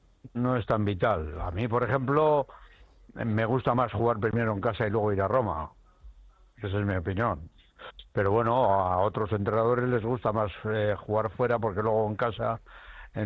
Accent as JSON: {"language": "Spanish", "region": "Basque Country", "country": "Spain", "said": "es que yo soy aquí, soy del Nervión, y tú sabes cómo pega el Nervión a la juventud."}